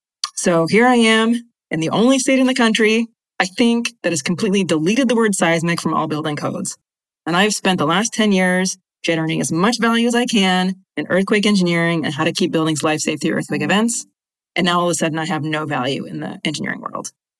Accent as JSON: {"language": "English", "town": "Santa Cruz", "region": "California", "country": "United States", "tie": "born or raised there", "said": "my hometown at the time, and I was living in Santa Cruz at the time with my family"}